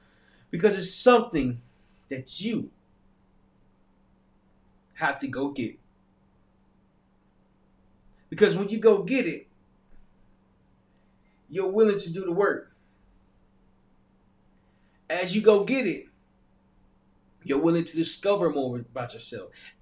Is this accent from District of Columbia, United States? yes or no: no; Little Rock, Arkansas, United States; During that time, I had one different thought process, because I came from a small town. I came from Little Rock, Arkansas.